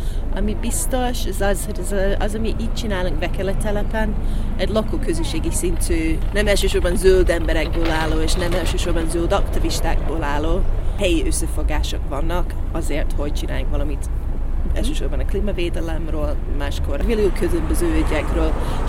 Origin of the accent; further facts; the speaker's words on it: Scotland, United Kingdom; Hungarian is a second language; now in Hungary; Állatvédő dolgokkal foglalkoztam, és voltam, amikor Skóciában laktam, éltem